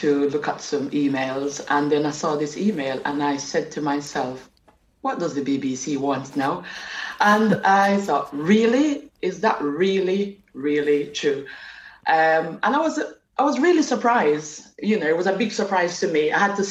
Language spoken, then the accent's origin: English; Jamaica; now in United Kingdom; It's different, but there is some similarity to me growing up in Jamaica.